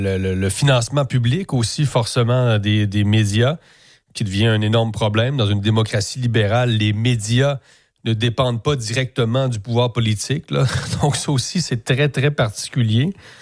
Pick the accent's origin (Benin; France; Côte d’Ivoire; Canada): Canada; Quebec; On a grandi avec l'idée au Québec que tout était parfait.